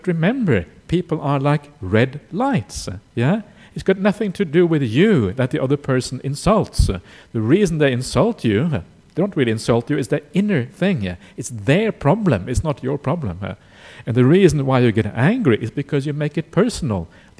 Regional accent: Australia; I'm an Australian

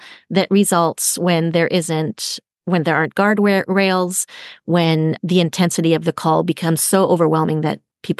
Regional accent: France; also born or lived in Germany; So 2 of them are World War II books because I grew up in Europe, lived in France and Germany.

